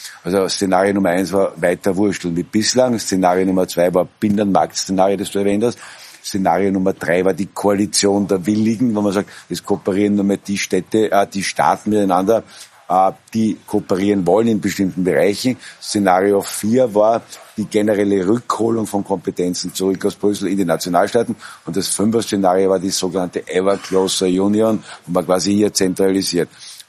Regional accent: Austria; Wir als Österreicher sind auch Europäer

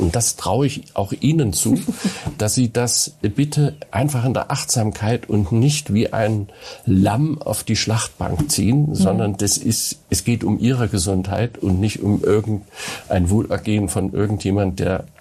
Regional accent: Germany; ich komme aus der DDR, ich bin dort groß geworden und mein Vater war Theologe

